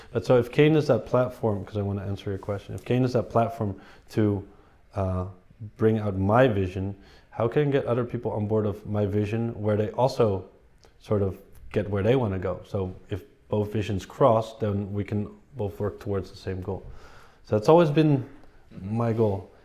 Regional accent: Ireland; we kind of want to do something in Europe, because we're Irish and we have Irish passports

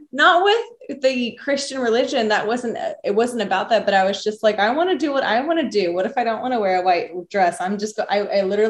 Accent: Merced, California, United States; even my hometown church in Merced, Yosemite Church, shout out to them.

